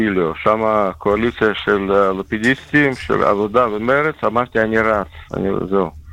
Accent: Jerusalem, Jerusalem District, Israel

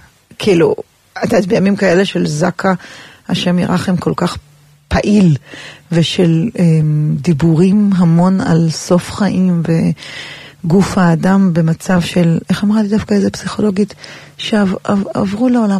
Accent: Herzliya, Tel Aviv District, Israel; גדלתי בהרצליה, לא רחוק מהים

